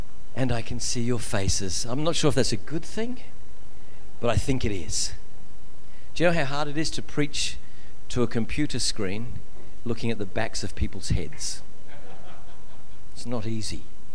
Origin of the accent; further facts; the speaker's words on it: London, United Kingdom; I was born in Shepherd's Bush in London, and in those days it wasn't trendy.